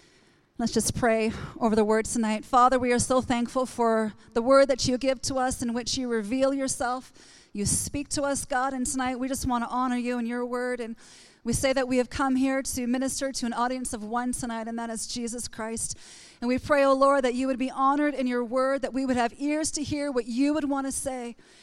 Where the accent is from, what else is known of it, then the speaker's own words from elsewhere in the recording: East Coast, United States; I'm from the East Coast where pickled beets are on the table almost three meals a day.